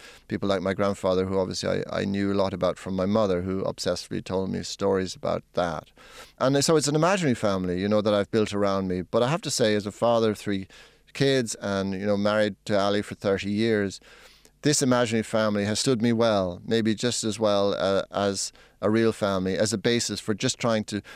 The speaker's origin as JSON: {"language": "English", "country": "Ireland", "said": "genetics as an Irishman, I'd have to put a question mark over. Like all peoples, I mean, if we are a people, we are capable of extraordinary, redeeming generosity"}